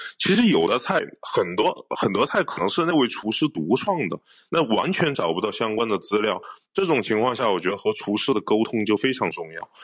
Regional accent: Chongqing, China; moved away as an adult; 我是一个重庆人，那就意味着我从小在17岁之前，我吃的所有的东西，包括食堂里面的饭，都是辣的。到了广东之后

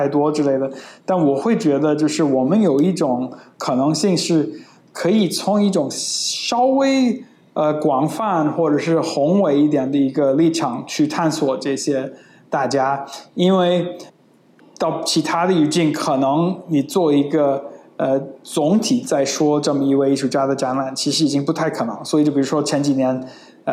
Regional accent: Philadelphia, Pennsylvania, United States; 他第一个场馆是在我老家，在美国费城

